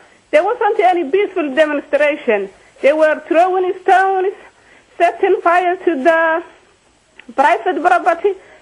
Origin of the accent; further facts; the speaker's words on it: London, United Kingdom; from London.